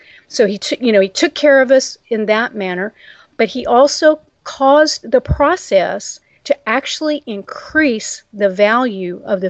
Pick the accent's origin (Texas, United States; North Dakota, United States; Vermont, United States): Texas, United States; Well, honestly, I'm from Texas, and a lot of people say that Texans lack manners completely.